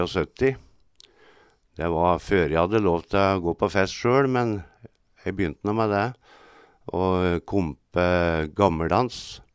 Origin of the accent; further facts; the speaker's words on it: Alvdal, Innlandet, Norway; now in Hamar, Norway; Ja, jeg bor på Hamar, men jeg er opprinnelig fra Alvdal, oppe i Nord-Østerdalen.